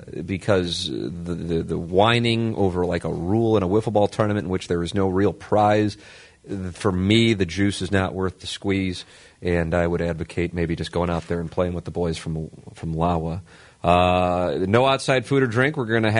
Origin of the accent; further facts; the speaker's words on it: St. Louis, Missouri, United States; because it reminds me of growing up in St. Louis Hills.